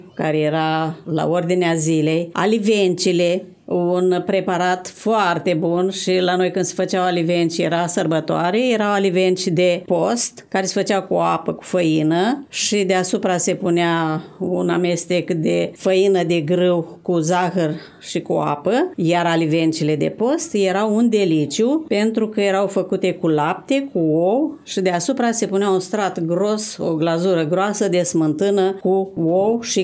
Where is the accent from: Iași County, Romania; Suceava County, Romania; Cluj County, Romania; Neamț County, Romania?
Iași County, Romania; Dumbrava; am și obiecte din satul meu natal, din Dumbrava, care este sat component al comunei Lespes